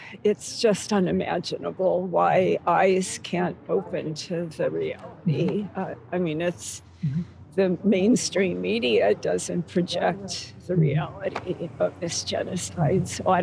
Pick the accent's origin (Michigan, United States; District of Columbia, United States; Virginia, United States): District of Columbia, United States; Washington; I'm from Washington, D.C.